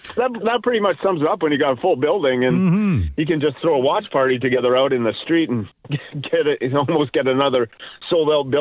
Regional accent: Fernie, British Columbia, Canada; I have my dad living with me down here, elderly. and we grew up in Fernie, British Columbia.

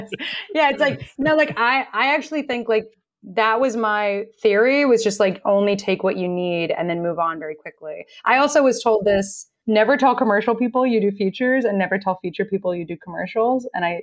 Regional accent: Texas, United States; because I'm from Texas.

